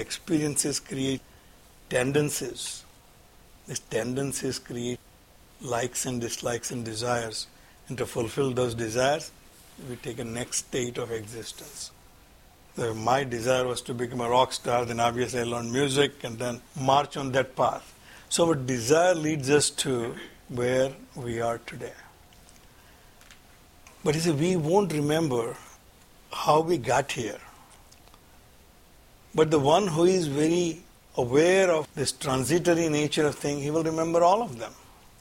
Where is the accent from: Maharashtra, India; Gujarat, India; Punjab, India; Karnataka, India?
Gujarat, India; Surat; My parents actually come from Randher. I grew up in Surat.